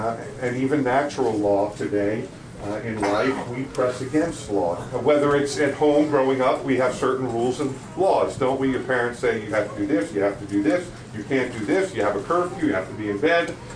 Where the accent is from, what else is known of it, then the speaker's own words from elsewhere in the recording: New York City, New York, United States; I grew up in New York City. I live just a few minutes outside of Manhattan now.